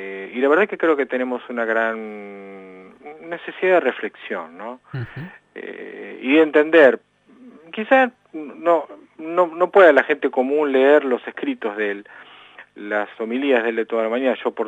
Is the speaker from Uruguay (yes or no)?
no; Argentina